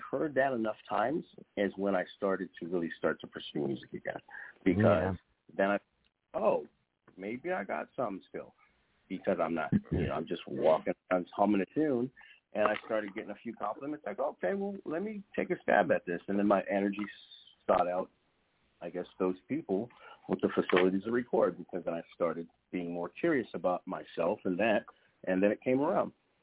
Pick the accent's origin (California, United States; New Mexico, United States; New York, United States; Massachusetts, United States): California, United States; because I was raised in California, so you know